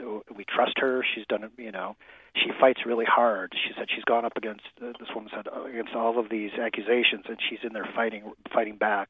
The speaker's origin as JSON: {"language": "English", "region": "Wisconsin", "country": "United States", "said": "And I'm from Wisconsin, so I know a little bit about the Iowa area."}